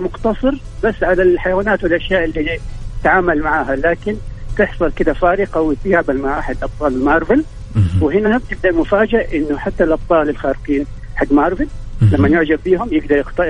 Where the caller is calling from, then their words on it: Riyadh, Riyadh Province, Saudi Arabia; من الرياض.